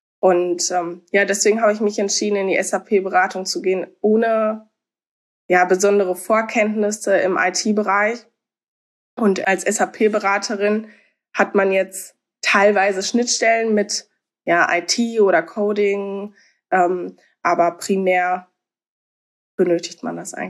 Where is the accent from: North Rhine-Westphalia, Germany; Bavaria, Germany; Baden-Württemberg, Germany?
North Rhine-Westphalia, Germany; Soest; ich komme aus Soest